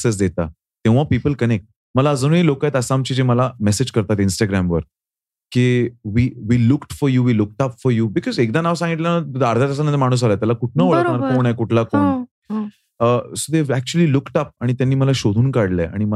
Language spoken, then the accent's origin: Marathi; Maharashtra, India; मी एक साधा मराठी मुलगा आहे